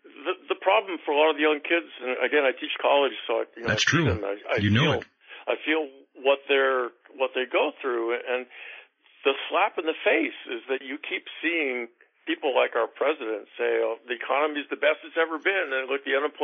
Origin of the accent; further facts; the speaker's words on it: Seattle, Washington, United States; moved away; I hardly know that city that I was born in anymore.